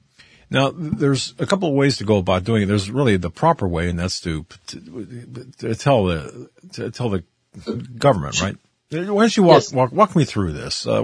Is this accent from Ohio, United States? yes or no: no; Erie, Pennsylvania, United States; Okay, so I'm here in my hometown of Erie, Pennsylvania.